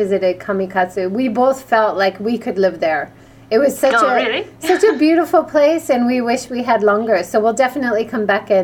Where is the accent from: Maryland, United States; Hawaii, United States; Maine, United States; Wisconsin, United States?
Hawaii, United States; Well, if you have a chance, I grew up in Hawaii. Hawaii has beautiful birds as well.